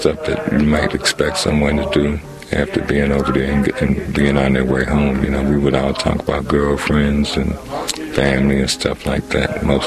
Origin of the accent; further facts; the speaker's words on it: Buffalo, New York, United States; I was born and raised in Buffalo.